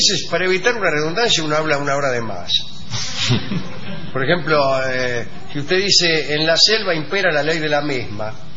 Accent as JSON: {"language": "Spanish", "town": "Paraná", "region": "Entre Ríos", "country": "Argentina", "said": "de Paraná, hace 15 años que te sigo"}